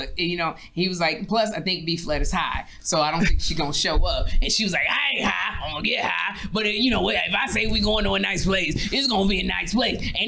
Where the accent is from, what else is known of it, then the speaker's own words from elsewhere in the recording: Chicago, Illinois, United States; But you know, you from Cleveland, I'm from Chicago.